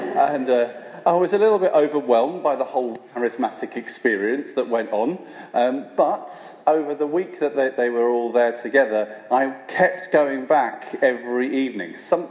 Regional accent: London, United Kingdom; I grew up in West London. I'm an only child. My parents still live in Hayes in West London, and I'm now a priest of the Northampton Diocese

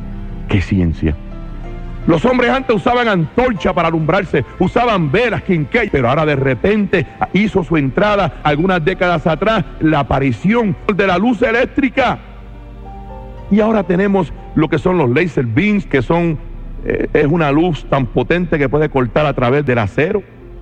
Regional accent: Carolina, Puerto Rico; tiene que ir a mi pueblo, a Carolina, tiene que meterse a la casa mía de tantas casas que hay en Carolina.

